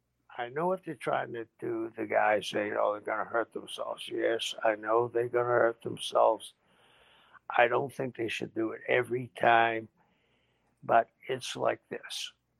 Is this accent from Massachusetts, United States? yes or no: yes; Boston, Massachusetts, United States; also born or lived in Cambridge; When I was a kid growing up in South Boston and in Cambridge and all of it